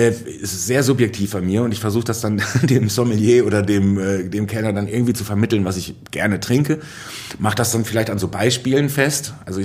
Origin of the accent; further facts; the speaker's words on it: Soest, North Rhine-Westphalia, Germany; ich komme ja aus Soest. Ich komme aus einer westfälischen Kleinstadt und Soest kann sich mit zwei, drei Sachen rühmen. So, also wir sind eine Mittelalterstadt und ehemalige Hansestadt, obwohl wir mitten in der Pampa sind. Tolles Städtchen.